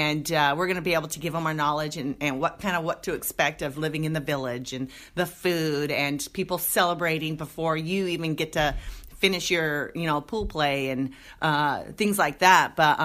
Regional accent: Los Angeles, California, United States; I'm from Los Angeles area.

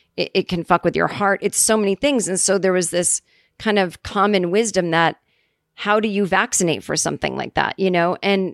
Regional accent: Massachusetts, United States; In Massachusetts, the Moderna vaccine design took all of 1 weekend. Ooh, my hometown.

